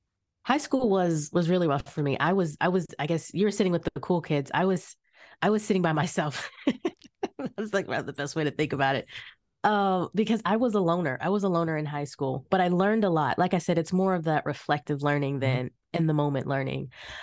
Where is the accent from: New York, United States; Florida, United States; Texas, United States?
Florida, United States; So I grew up in Florida in the United States. It's like southern states.